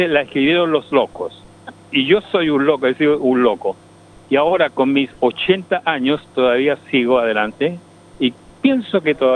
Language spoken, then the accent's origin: Spanish; Chile; born there; moved away; also born or lived in New Zealand / Australia; yo salí desde Chile, mi país natal, en el año 1974, salí desde Lima, Perú. Fui a vivir a Nueva Zelanda, estuve en Christchurch, en Wellington y en Auckland 5 años en total. De ahí me fui a Perth, Western Australia, estuve 5 años